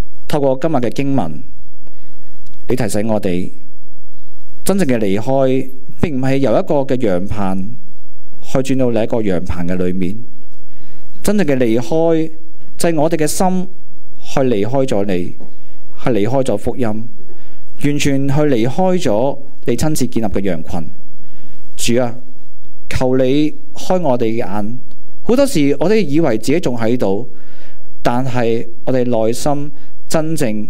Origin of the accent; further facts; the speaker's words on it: Hong Kong; 当然在我们由细在香港长大，生活都讲求什么条件式的接纳啦